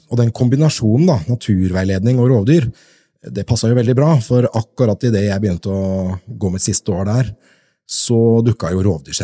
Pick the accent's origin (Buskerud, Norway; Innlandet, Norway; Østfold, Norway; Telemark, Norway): Telemark, Norway; Skien; jeg vokste opp I Gulset helt I skogkanten og lekeplassen min var skauen og Gulsetmarka